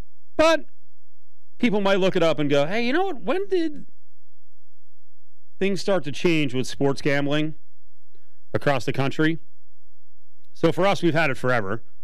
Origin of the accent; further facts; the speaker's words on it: New Jersey, United States; The suit was put forth by New Jersey, my home state, which I've said for better part of 5 years.